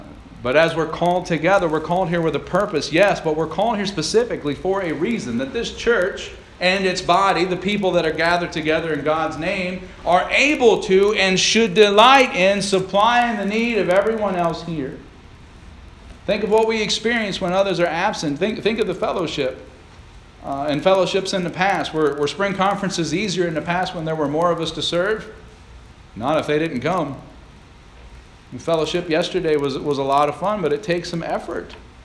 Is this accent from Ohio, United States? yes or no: yes; Bellefontaine, Ohio, United States; I grew up in Belle Fountain, Ohio. It felt like a small town to me.